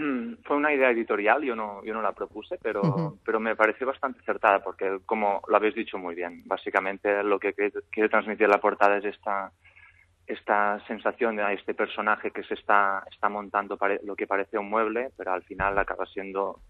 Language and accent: Spanish; Catalonia, Spain; Entonces cogí mi pueblo, que es un pueblo cerca de Girona, una casa antigua, una masía bastante antigua